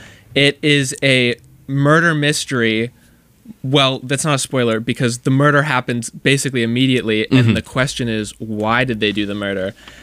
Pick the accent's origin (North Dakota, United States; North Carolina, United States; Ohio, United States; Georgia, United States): Ohio, United States; Cleveland; I'm a junior from Ohio, unfortunately.